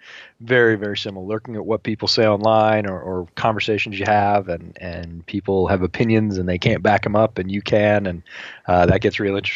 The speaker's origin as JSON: {"language": "English", "region": "Northeast", "country": "United States", "tie": "born or raised there", "said": "Did a bunch of growing up in the Northeast and certainly followed, you know, football powerhouses in those days."}